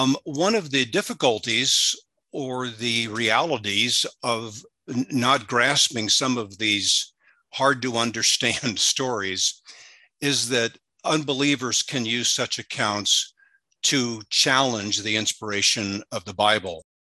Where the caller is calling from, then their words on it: San Diego, California, United States; I realize that I'm coming from San Diego, and I think most here, almost all, it's afternoon.